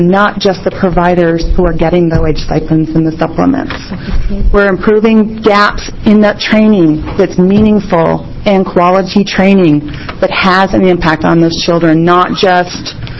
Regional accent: Eugene, Oregon, United States; I'm from Eugene.

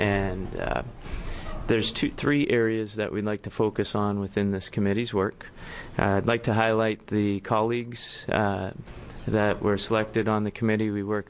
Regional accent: East Boston, Massachusetts, United States; accent: Bay State; East Boston, sir.

